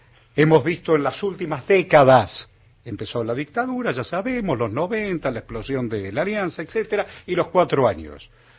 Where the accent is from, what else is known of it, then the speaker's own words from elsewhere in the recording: Argentina; Cuando éramos pibes, en la Argentina se comía.